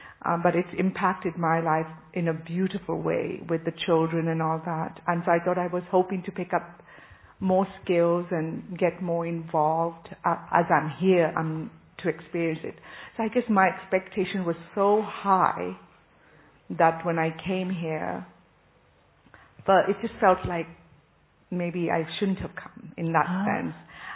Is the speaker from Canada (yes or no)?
yes; Canada; I come from Canada and Hindi is not my second language either.